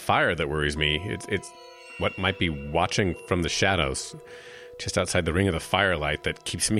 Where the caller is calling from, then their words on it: Minnesota, United States; I'm calling from northern Minnesota.